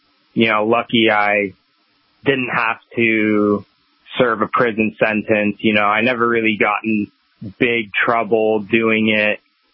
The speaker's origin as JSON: {"language": "English", "town": "Gresham", "region": "Oregon", "country": "United States", "tie": "born or raised there", "said": "I grew up in Gresham, Oregon, which is a suburb of Portland."}